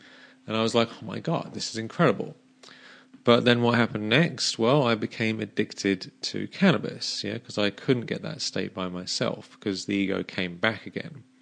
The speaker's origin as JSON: {"language": "English", "region": "England", "country": "United Kingdom", "tie": "born or raised there", "said": "When I was a teenager growing up in England"}